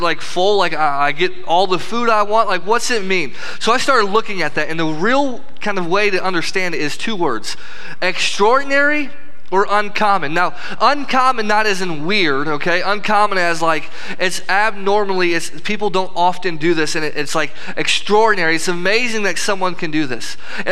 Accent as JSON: {"language": "English", "region": "Illinois", "country": "United States", "lives_now": "Indiana, United States", "said": "I'm from Illinois, and now we live in Indiana."}